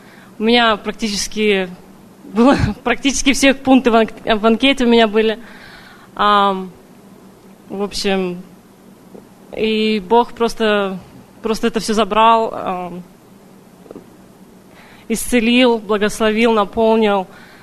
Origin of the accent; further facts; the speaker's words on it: Washington, United States; Я из Вашингтона. Хожу к Шаповалову в Church в Кенте.